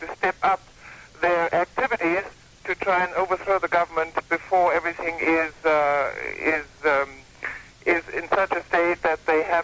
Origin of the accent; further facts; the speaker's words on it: South Africa; I am South African, and I still have family there.